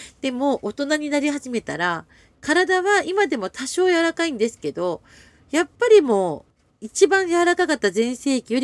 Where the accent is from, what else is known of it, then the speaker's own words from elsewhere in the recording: Yokohama, Kanagawa, Japan; 小学生の時に私横浜市なんですけれども